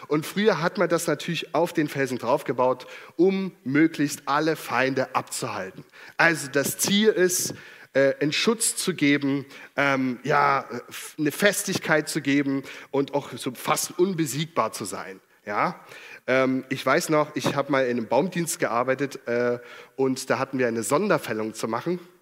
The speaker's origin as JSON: {"language": "German", "town": "Dresden", "region": "Saxony", "country": "Germany", "said": "Wir sind ja aus Dresden."}